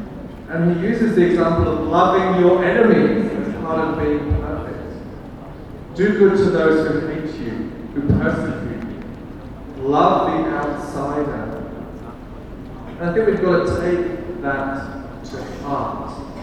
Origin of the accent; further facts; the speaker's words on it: Afghanistan; now in Melbourne, Australia; I moved from Afghanistan to Melbourne. I felt like a refugee.